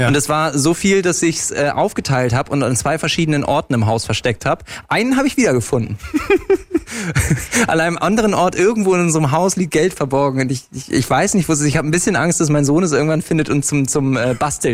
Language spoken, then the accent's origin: German; Bremen, Germany; Oh, Bremen, meine Heimat.